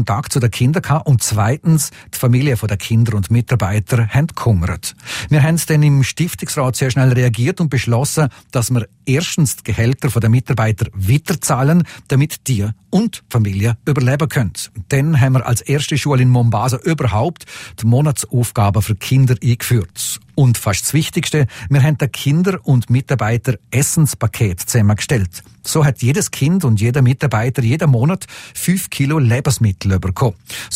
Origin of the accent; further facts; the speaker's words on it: Liechtenstein; und natürlich, weil wir Liechtensteiner sind.